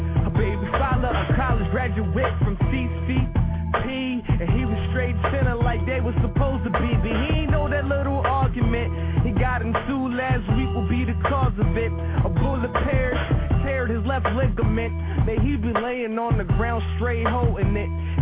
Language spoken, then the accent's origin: English; Philadelphia, Pennsylvania, United States; Yo, you don't understand, like, growing up in Philly is one of the worst things, but I'm proud though. I'm a Philasian, that's what they call us, right?